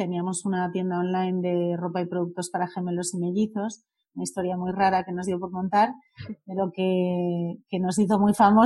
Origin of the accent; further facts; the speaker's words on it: Spain; siendo como somos los españoles y como son los alemanes, pues al principio costó un poco